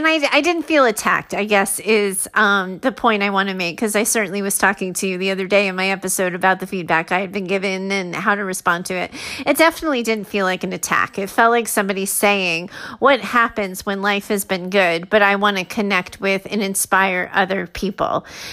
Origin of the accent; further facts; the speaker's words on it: Arizona, United States; now in California, United States; I grew up in Arizona. And then I wanted a new environment. I wanted to see what it was like in a new place. So I moved to California.